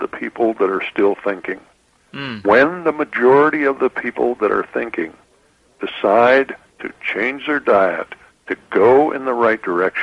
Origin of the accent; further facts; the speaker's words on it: Montana, United States; but I was from Montana. I'd rather be caught riding a stolen horse than admit to somebody I was thinking about becoming a vegetarian.